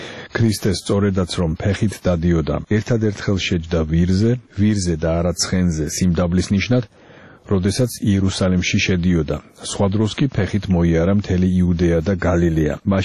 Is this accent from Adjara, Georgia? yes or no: yes; Batumi, Adjara, Georgia; მე რახან ბათუმელი ვარ და მენატრება ჩემი ქალაქი